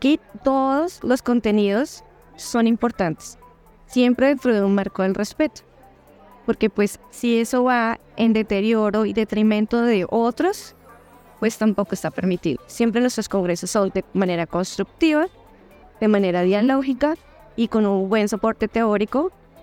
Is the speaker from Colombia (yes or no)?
yes; Colombia; igualmente que aquí en Colombia, pues porque yo soy colombiana.